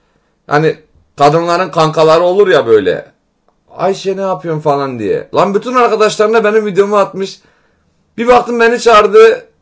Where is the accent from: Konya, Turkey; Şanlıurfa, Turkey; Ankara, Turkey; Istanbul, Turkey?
Şanlıurfa, Turkey; Suruç; ben de Şanlıurfa Suruçluyum ha bu arada